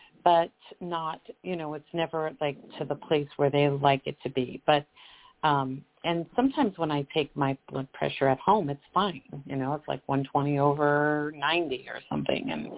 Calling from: Colorado, United States; from Colorado.

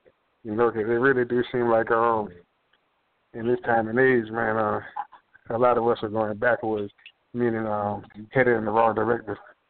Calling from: South Carolina, United States; I'm calling from South Carolina.

